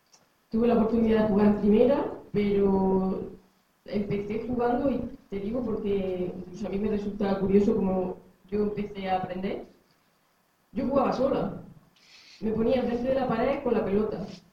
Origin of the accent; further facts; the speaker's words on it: Andalusia, Spain; Porque, como ya he dicho antes, yo soy de Jaén, un pueblo muy pequeño, y el único deporte que podía empezar a practicar era el fútbol.